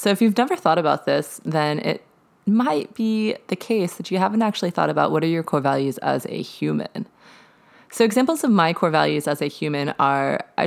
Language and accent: English; the South, United States; accent: Southern; if you can hear my sweet Southern accent